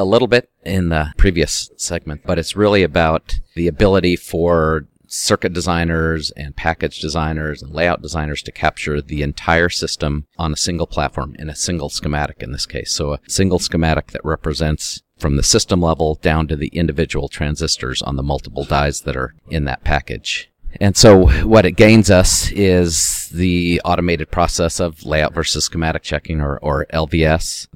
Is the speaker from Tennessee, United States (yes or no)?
no; Colorado, United States; There's one in Colorado called Arrowhead, and I'm from Colorado, so I get to play it quite a bit.